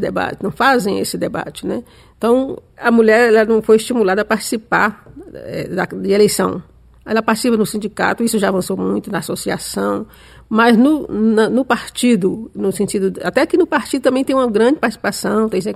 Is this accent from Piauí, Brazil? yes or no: yes; União, Piauí, Brazil; Não, eu sou de União, a cidade da região metropolitana, fica a 60 quilômetros de Teresina.